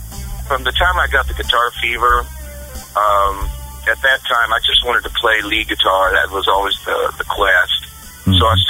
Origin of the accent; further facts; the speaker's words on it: West Virginia, United States; moved away; I was raised in West Virginia.